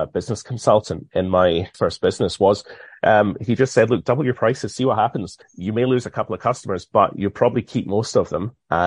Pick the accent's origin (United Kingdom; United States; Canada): United Kingdom; Being British, tea is a big thing for us